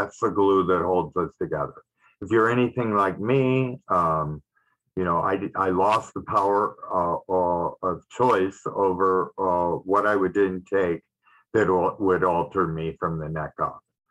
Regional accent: Detroit, Michigan, United States; So I grew up in Detroit, Michigan, not all that far from Windsor, just across the little bridge there.

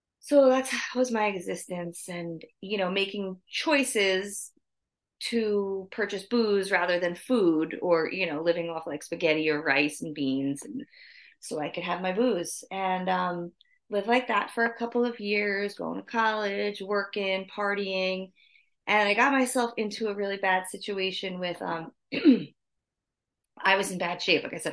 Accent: New Jersey, United States; so I grew up in New Jersey. And I wanted to get out of New Jersey

